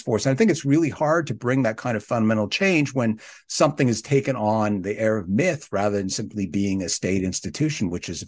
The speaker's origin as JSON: {"language": "English", "region": "Ontario", "country": "Canada", "tie": "born or raised there", "also_born_or_lived": "Saskatchewan", "said": "So I spent 10 years in Saskatchewan, where the, you know, it's like, I grew up in Southern Ontario"}